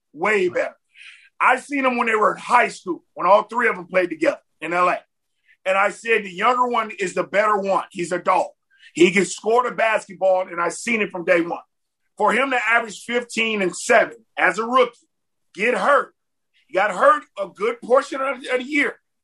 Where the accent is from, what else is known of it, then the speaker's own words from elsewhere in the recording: Oakland, California, United States; He cut from the cloth I'm from. We are from Oakland. We're just tough, man.